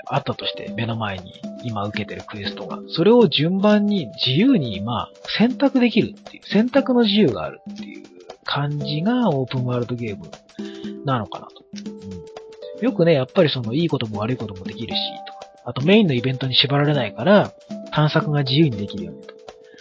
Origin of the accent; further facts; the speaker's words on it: Yokohama, Kanagawa, Japan; 私横浜出身ですけど知りませんでした。